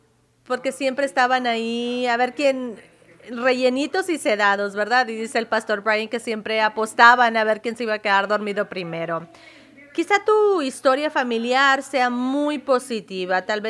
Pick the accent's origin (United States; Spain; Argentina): United States; Missouri; born there; yo nací en Missouri, ¿verdad?